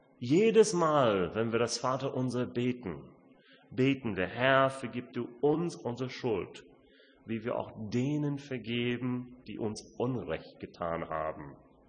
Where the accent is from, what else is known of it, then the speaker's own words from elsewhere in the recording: Itzehoe, Schleswig-Holstein, Germany; bei uns in unserer Gemeinde in Itzehoe, wo ich herkomme, in unserer Baptistengemeinde